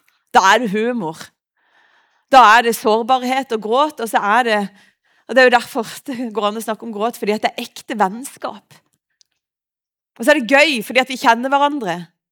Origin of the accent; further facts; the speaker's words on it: Lista, Agder, Norway; Jeg kom fra Lista, det ca. 1 time og 40 å kjøre.